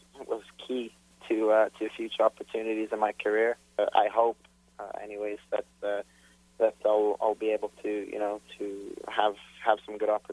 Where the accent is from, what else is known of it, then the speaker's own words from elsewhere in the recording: Montreal, Quebec, Canada; I'm from Montreal.